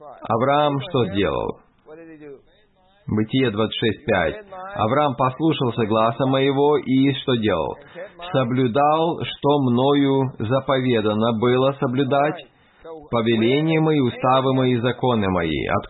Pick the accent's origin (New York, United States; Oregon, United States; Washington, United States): New York, United States; Brooklyn; я вырос в Бруклине, в Нью-Йорке, и я учился в государственной школе